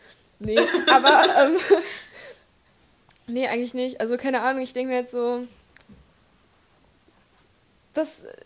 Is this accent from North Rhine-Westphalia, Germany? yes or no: yes; Cologne, North Rhine-Westphalia, Germany; Ich komme aus der Stadt mit K.